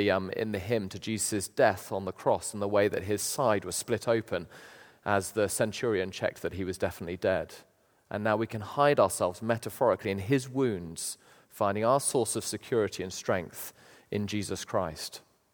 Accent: United Kingdom; So our translators do their best job with the word truly, which is a little bit tepid, but we are British after all.

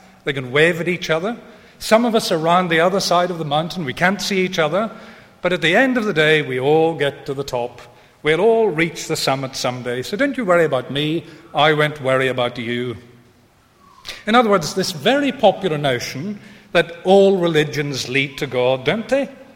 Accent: United Kingdom; we mustn't think we're unique in this way as British people.

